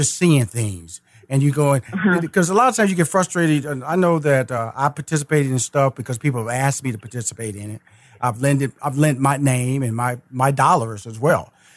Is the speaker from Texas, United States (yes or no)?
yes; Houston, Texas, United States; Well, see, I'm a Texas boy. I'm from Houston, Texas.